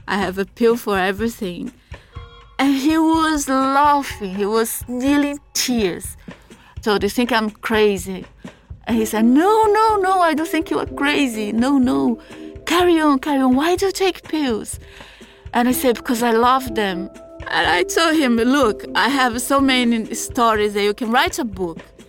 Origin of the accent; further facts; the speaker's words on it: Brazil; I'm from Brazil.